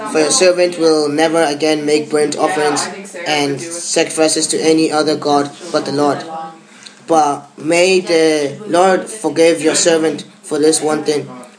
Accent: Dublin, Leinster, Ireland; I'm from Dublin, and I'm going to read 2 Kings chapter 5.

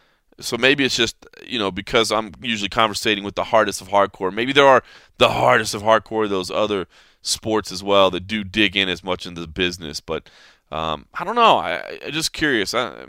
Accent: Dallas, Texas, United States; I grew up in Dallas. I'm a Cowboys fan.

